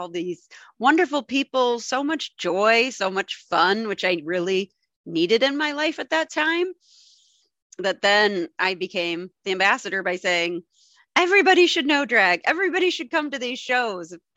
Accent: East Coast, United States; now in Wisconsin, United States; So I'm in the Midwest in the United States. I'm in Wisconsin, but I grew up on the East Coast. So my parents are in New York.

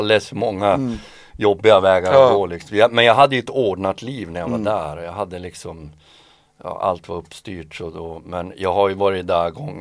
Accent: Sweden; jag kände att det var skönt att vara hemma i Sverige en månad.

